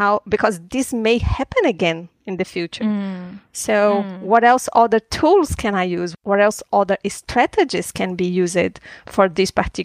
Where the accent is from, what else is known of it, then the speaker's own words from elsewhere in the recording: Brazil; English is a second language; now in Sweden; I'm coming from Brazil and here mm-hmm. in Sweden